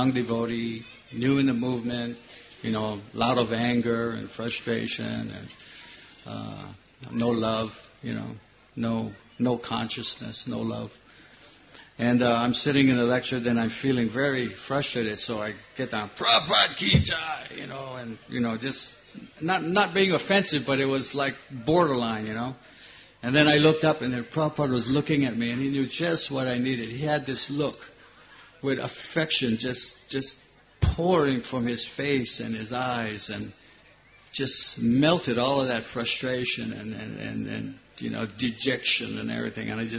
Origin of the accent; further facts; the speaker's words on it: Hawaii, United States; here I'm from Hawaii. You know, in Hawaii, people are always like 90% naked, you know, on the beaches, surfing, so forth, you know.